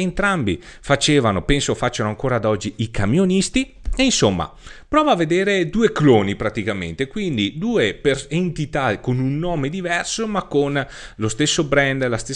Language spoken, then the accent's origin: Italian; Veneto, Italy; sono veneto, lo sai, quindi vengo da tutt'altra regione